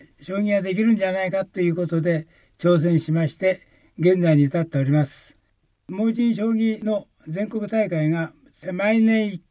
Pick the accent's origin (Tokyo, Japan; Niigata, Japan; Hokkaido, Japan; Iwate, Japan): Tokyo, Japan; born there; 福岡です。生まれは東京なんですけども、